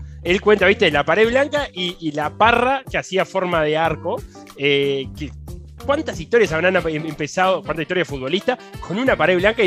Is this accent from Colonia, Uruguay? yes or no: no; Montevideo, Uruguay; En este caso, los dos somos montevideanos, pero una Montevideo tan linda, ¿verdad?